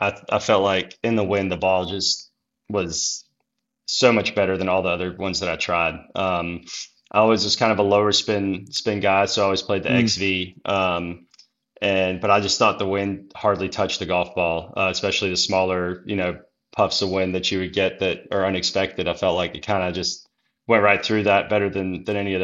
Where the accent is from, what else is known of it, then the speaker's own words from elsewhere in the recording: Austria; now in United States; It was great. I loved it. I mean, we always split some time. So we always would come to the States in the summer